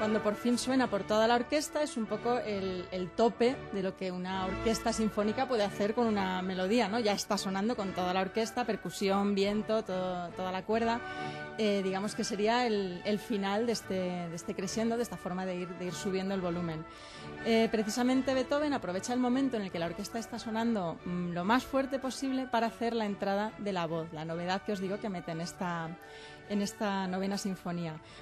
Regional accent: Spain; nosotros, que somos españoles y no entendemos alemán

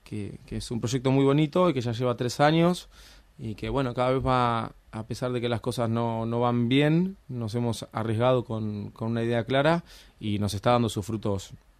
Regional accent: Buenos Aires, Argentina; la música que yo crecí escuchando en mi adolescencia y en mi infancia en Buenos Aires

